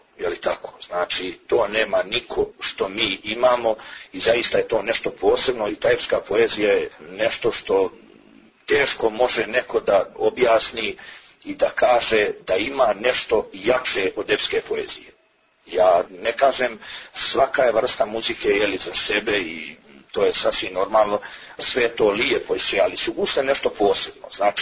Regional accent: Montenegro; I vjerujte mi da smo mi, znači, gdje god da se pojavimo guslari iz Crne Gore, uvijek smo rado prihvaćeni

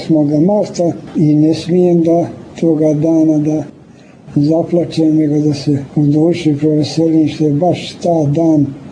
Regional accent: Montenegro; mi smo Crnogorci, e, jes, Crnogorci

